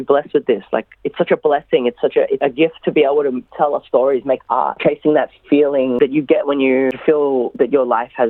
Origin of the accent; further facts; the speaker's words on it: Australia; as a Filipino growing up in Australia